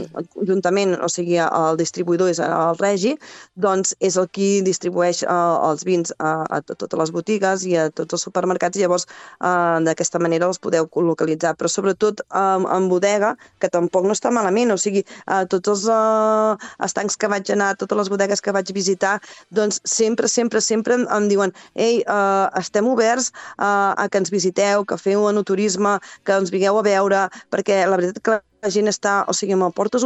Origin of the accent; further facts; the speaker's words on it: Catalonia, Spain; agafo un de Pla de Bages i un de l'Empordà, perquè així pues, faig de les dues terres d'on soc